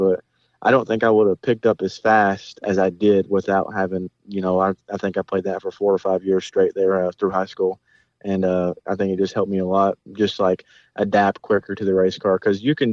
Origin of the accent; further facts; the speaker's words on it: Tennessee, United States; we are both from East Tennessee. We don't live far at all from each other.